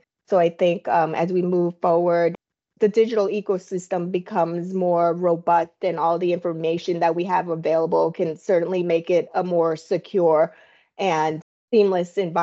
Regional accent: Boston, Massachusetts, United States; I'm from Boston. Like, there's like three on every block.

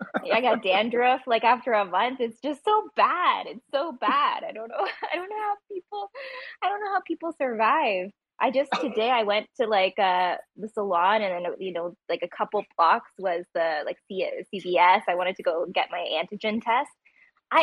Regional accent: Canada; Yeah, I'm Canadian. We're still weird about that shit.

